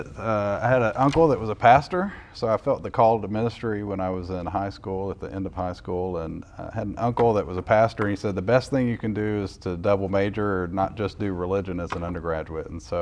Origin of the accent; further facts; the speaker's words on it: Arkansas, United States; also born or lived in Texas; now in Houston, United States; From Arkansas originally, but lived in and around Texas, so Midland, Dallas, Longview, Texas is where I went to high school.